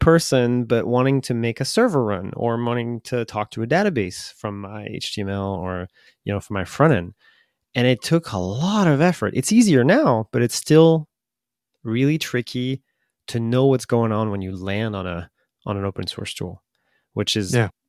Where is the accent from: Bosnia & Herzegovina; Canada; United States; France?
France; I'm from the France.